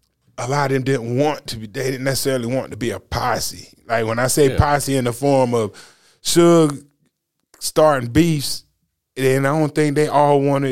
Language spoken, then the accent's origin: English; Princeville, North Carolina, United States; I'm from Princeville, right next to Tarboro.